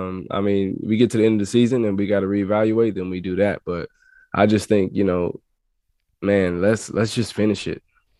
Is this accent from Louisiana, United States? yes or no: yes; Louisiana, United States; Because I'm from Louisiana, and I was recruited by Coach Dykes when he's at La Tech.